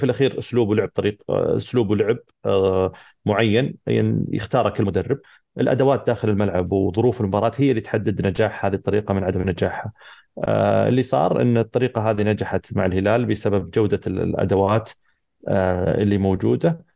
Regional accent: Saudi Arabia; احنا مبسوطين اكيد كسعوديين

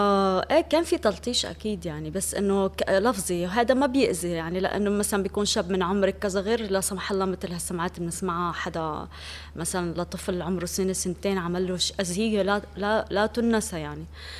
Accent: Syria; now in Lebanon; بس أنا لو رجعت على سوريا كمان أكيد، لأنه يعني حتى إذا بدي رحلك على جغرافيا والطقس، جو ضيعتنا كتير قاسي بالشتاء

